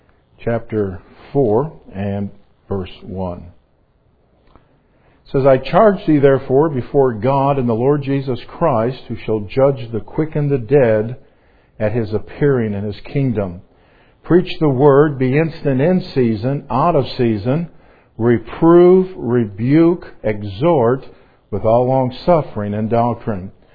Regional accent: Chicago, Illinois, United States; I was actually born and raised. Don't hold this against me, but I was born and raised in Chicago.

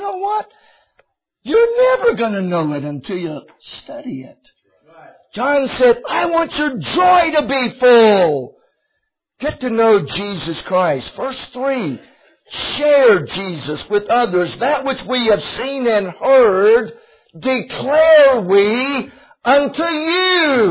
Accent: Cincinnati, Ohio, United States; I'm from Cincinnati.

